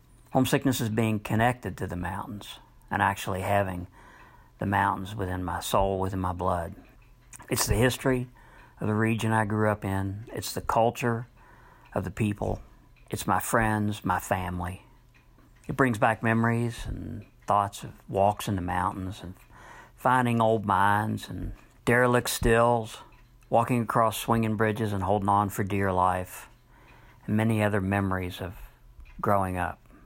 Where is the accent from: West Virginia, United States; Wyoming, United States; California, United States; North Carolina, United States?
West Virginia, United States; Whitesville; now in Atlanta, United States; I grew up in Whitesville, West Virginia, in Boone County, and now live just outside of Atlanta, Georgia.